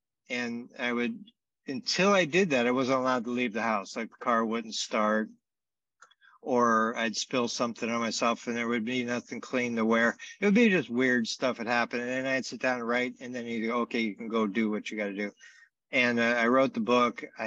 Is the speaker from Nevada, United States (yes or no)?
yes; Las Vegas, Nevada, United States; So I'm from Las Vegas.